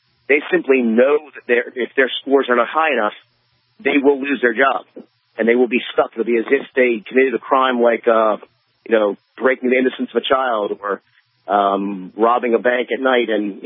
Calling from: Delaware, United States; at least I'm calling from Delaware, this state apparently signed on to a race to the top federal program.

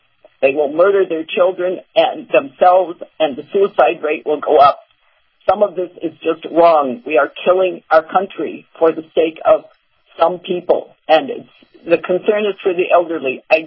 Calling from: Clearwater, Florida, United States; I'm calling from Clearwater, Florida.

